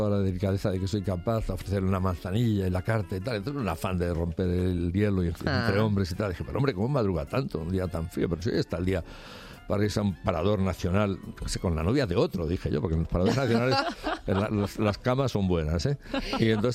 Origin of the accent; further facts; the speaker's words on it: Castilla-La Mancha, Spain; De donde yo soy, Monterrey Toledo.